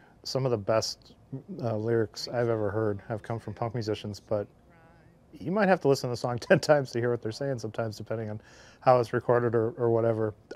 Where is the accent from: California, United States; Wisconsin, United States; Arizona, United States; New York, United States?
Wisconsin, United States; Green Bay; born there; Wisconsin kid. I was born in Green Bay.